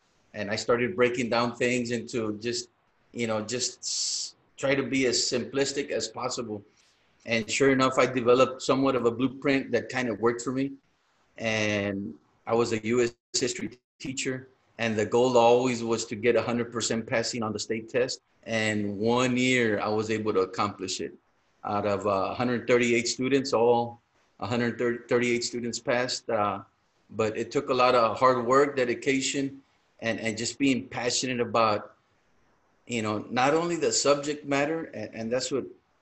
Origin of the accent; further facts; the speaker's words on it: Texas, United States; I'm from South Texas. You can't get any further than where I'm at. We're about maybe 20 minutes from the border.